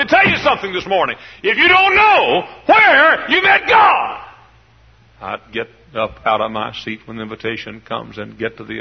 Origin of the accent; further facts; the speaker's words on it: Dallas, Texas, United States; born or raised there